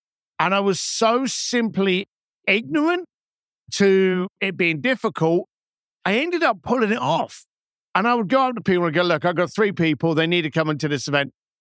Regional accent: East London, London, United Kingdom; So I came from East London. I came from a bricklaying firm.

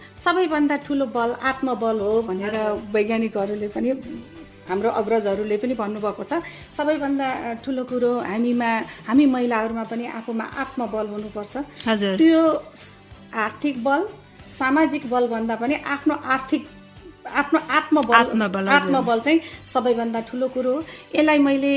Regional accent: Lumbini Province, Nepal; born there; म अर्घाखाँचीमै जन्मेँ

